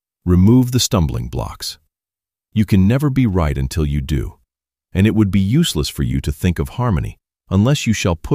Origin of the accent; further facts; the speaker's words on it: Australia; now in United States; my soul has been burdened over it ever since I came from Australia.